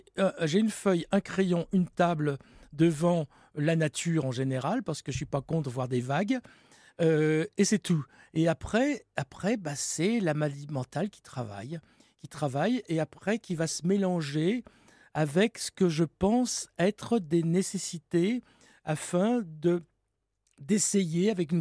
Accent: France; Je suis français.

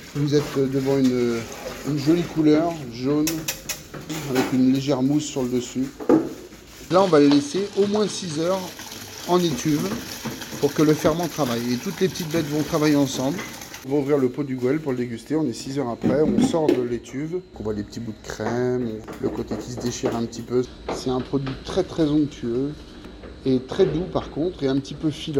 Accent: Brittany, France; Moi, je suis du Morbihan, natif du Morbihan. Ce n'était pas du tout connu dans le Morbihan.

